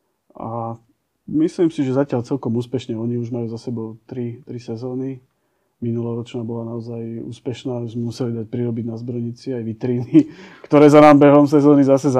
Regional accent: Lednické Rovne, Trenčín Region, Slovakia; A v tej dobe, keď ja som bol malý, tak naši mali v základnej škole u nás na Lednických rovniach kružok plameňa

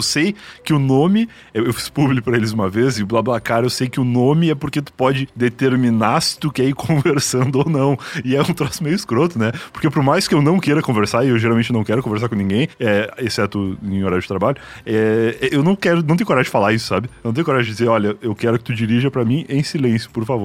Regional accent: Rio Grande do Sul, Brazil; moved away as an adult; now in São Paulo, Brazil; Ó, eu sou gaúcho, eu vim morar aqui em São Paulo faz 7 anos.

